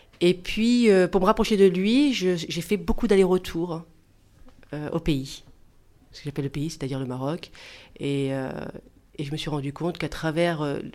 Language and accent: French; France; En réalité, j'ai grandi ici en France, je me suis mariée, effectivement, j'ai eu des enfants, j'ai aimé ici, j'ai aimé aussi pendant mes vacances au Maroc, et j'ai continué donc à faire des allers-retours entre la France et le Maroc.